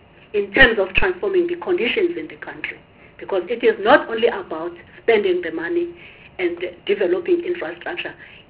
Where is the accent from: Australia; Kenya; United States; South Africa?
South Africa; Harding, KwaZulu-Natal; born there; like the roads where I was born in Harding.